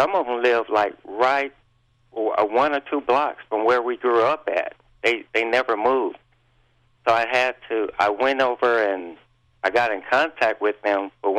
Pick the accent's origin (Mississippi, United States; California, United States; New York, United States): California, United States; San Bernardino; Yes, I was raised in San Bernardino, California, and my family was into crime and poverty, and crime is how everybody made their living.